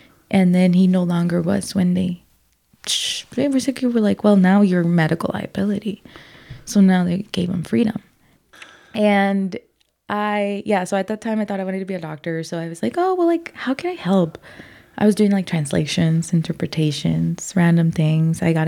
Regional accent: Aurora, Colorado, United States; also born or lived in Jamaica; I grew up on Colfax and Moline. So I grew up in Aurora, right, on Colfax. And we lived on Colfax in Jamaica when we first arrived.

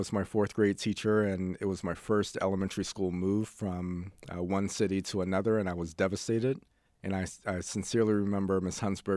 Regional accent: Washington, District of Columbia, United States; I grew up, I was born in Washington, D.C. to a single father, and my grandma served as my maternal figure.

